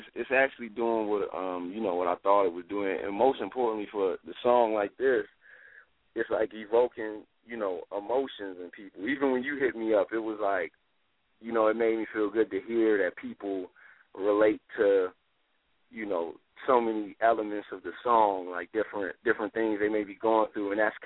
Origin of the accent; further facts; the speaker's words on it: Buffalo, New York, United States; now in Atlanta, United States; Yeah, I'm from Buffalo, New York. I live in Atlanta